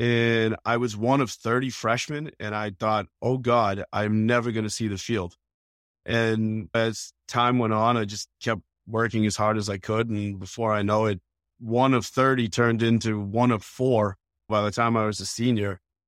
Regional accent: Burlington, Massachusetts, United States; So I grew up in Burlington. Burlington, Mass. Played hockey growing up.

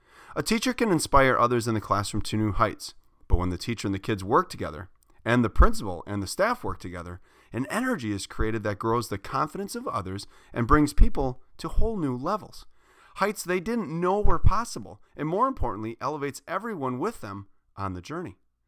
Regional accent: Port Washington, United States; You see, I coach a girls U14 select soccer team in my hometown of Port Washington.

